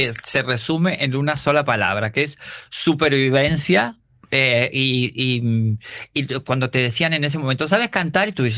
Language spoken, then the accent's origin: Spanish; Rosario, Santa Fe, Argentina; now in Spain; No, pero vengo de Rosario y vendí un ordenador para venir a España.